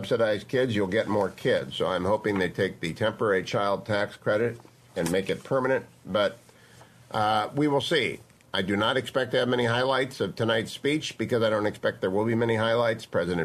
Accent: Pittsburgh, Pennsylvania, United States; I think Starbucks is another I'm from Pittsburgh move, but go ahead.

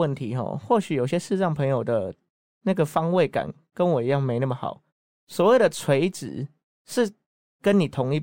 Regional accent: Yunlin County, Taiwan; 我老家在云林，那云林那边的公车基本上就是有点像是朝九晚五的概念

